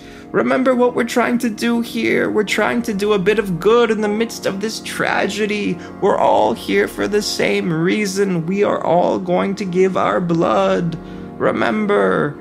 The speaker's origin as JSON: {"language": "English", "region": "Ohio", "country": "United States", "lives_now": "New York, United States", "said": "to New York from Ohio, so Midwest babies."}